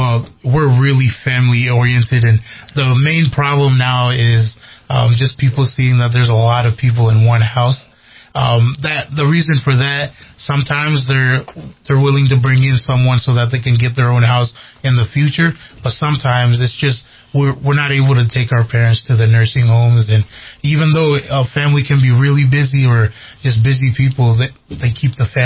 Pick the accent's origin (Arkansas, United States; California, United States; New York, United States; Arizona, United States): Arkansas, United States; Springdale; because I was born and raised in Springdale, Arkansas, so it took a lot of years, a whole bunch of years for me to learn about my own culture